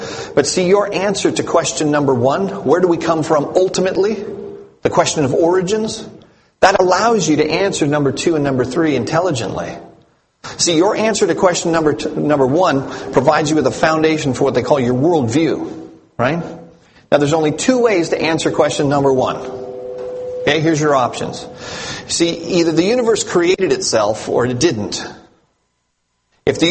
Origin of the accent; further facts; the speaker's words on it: Canada; You know, I am from Canada. I have been here for a couple days.